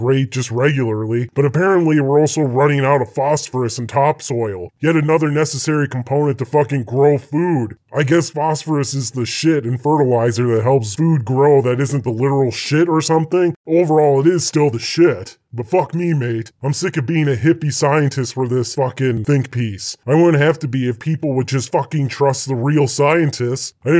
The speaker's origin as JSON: {"language": "English", "country": "United States", "said": "And I'm an American."}